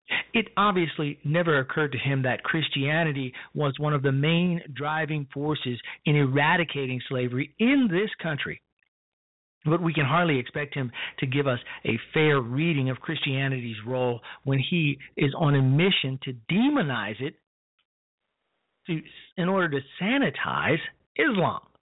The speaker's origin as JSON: {"language": "English", "town": "Chicago", "region": "Illinois", "country": "United States", "tie": "born or raised there", "said": "on the south side of my hometown, Chicago, Illinois"}